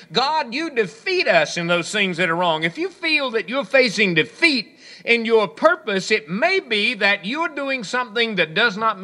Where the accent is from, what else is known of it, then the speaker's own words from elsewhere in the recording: Hawesville, Kentucky, United States; I used to have a fellow in church when I was growing up in Hawesville a number of years ago.